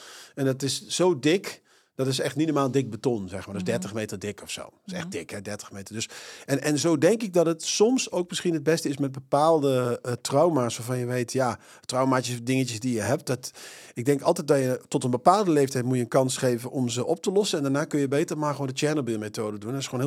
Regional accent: Eindhoven, North Brabant, Netherlands; ik kom uit Eindhoven en mijn familie deed gewoon lekker beton storten. Mijn vader heeft ook in een betonfabriek gewerkt.

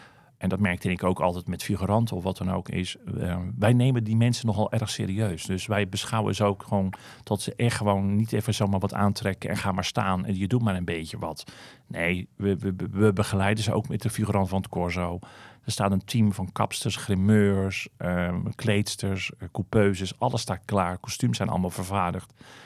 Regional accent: Rijnsburg, South Holland, Netherlands; dan zeg ik wel eens waar ik vandaan kom, Katwijk, hè, noem ik dan altijd, maar zeg maar, ik ben een onderdeel hoor, Rijnsburg.

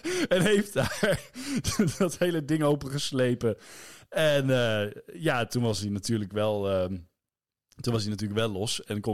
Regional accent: Wageningen, Gelderland, Netherlands; Ik kom uit Wageningen.

